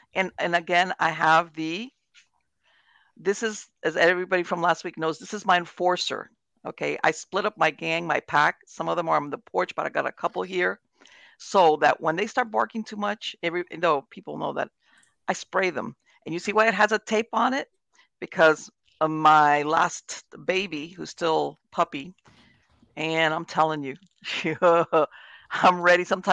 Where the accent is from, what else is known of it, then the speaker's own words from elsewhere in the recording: Florida, United States; And since I grew up in South Florida, I'm used to this stuff.